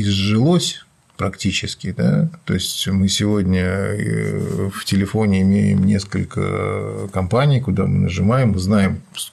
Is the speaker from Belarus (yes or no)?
no; Saint Petersburg, Russia; как бы я вообще ленинградец.